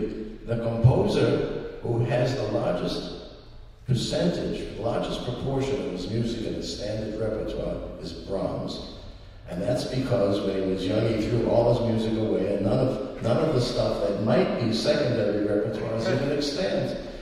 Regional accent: Boston, Massachusetts, United States; Koussevitzky, well, I grew up in Boston.

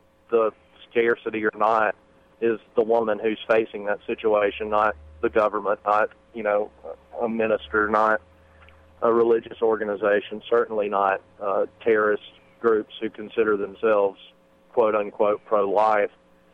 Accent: the South, United States; So I'm from the South. My family's from the South.

